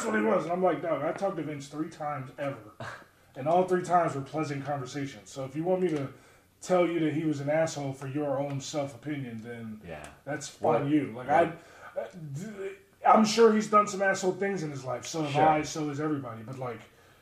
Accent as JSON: {"language": "English", "region": "Maryland", "country": "United States", "tie": "born or raised there", "said": "I grew up in Maryland, so as a kid, I used to go to MCW shows."}